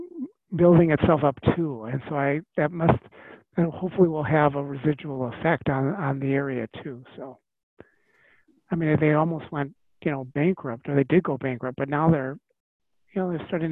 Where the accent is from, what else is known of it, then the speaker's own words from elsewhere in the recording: Detroit, Michigan, United States; you know, we came from Detroit, and Detroit, you know, and back then it was supposedly good times